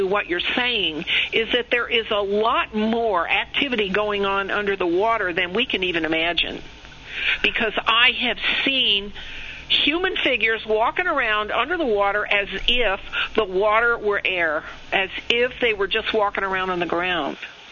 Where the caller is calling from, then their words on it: Santa Fe, New Mexico, United States; I'm from Santa Fe.